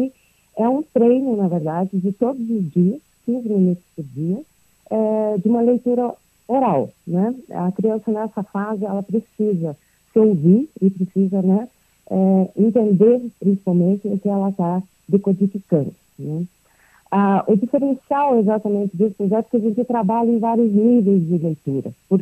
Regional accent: Brazil; Eu sou brasileira também, fui professora também aqui.

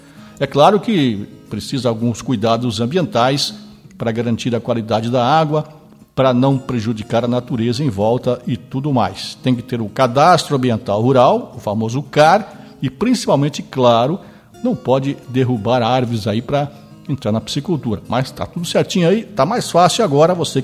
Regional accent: Campina Grande do Sul, Paraná, Brazil; caboclo nascido e criado ali em Campina Grande do Sul

